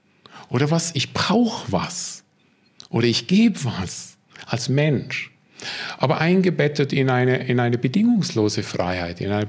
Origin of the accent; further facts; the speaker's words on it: Switzerland; ich bin Schweizer.